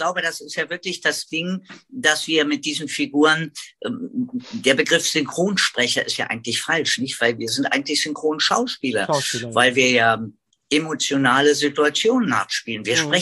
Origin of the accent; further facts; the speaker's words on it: Berlin, Germany; also born or lived in Madrid, Spain; Und ich bin ja auch in Madrid geboren und bin dann aber als Baby mit der Mama, die ja Deutsche war, wieder zurück nach Deutschland, nach Berlin gekommen und dann hier in Berlin aufgewachsen, wie man sagt. Aber habe halt die spanischen Wurzeln durch den Papa.